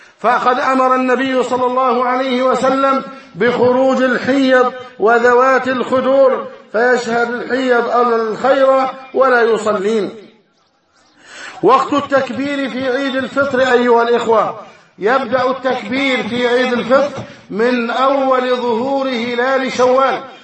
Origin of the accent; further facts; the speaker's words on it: Egypt; اللهم احفظ بلدنا مصر أمنا أمانا، سخاء رخاء، وسائر بلاد المؤمنين